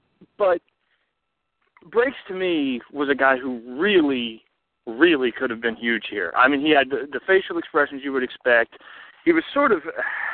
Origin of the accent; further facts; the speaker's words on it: United States; As an American, I don't know if that's true.